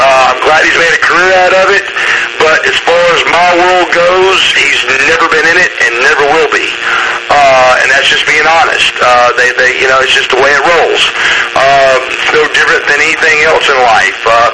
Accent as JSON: {"language": "English", "town": "Atlanta", "region": "Georgia", "country": "United States", "tie": "born or raised there", "said": "they fired me in my hometown in Atlanta."}